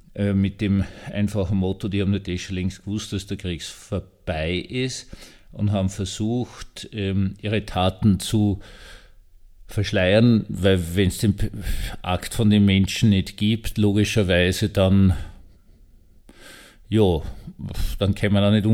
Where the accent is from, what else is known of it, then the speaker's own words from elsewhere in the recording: Vienna, Austria; Ich bin ja in Wien aufgewachsen